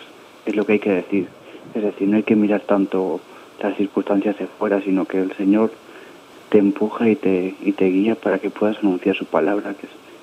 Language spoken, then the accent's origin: Spanish; Reynosa, Tamaulipas, Mexico; Sí, yo nací en Reynosa, desde toda la vida soy de Reynosa. Tengo 24 años